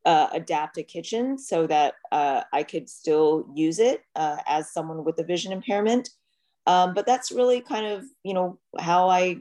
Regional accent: Houston, Texas, United States; I grew up mostly in Houston. My father's work took him to Houston. So I would say I'm pretty much a Texas girl. Raised in Houston

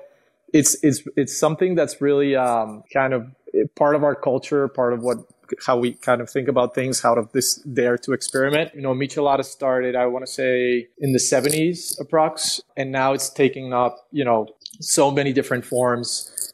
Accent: Monterrey, Nuevo León, Mexico; I'm from Mexico. I'm actually right now I'm from Monterrey. That's where we're based at. But right now I'm in Guadalajara.

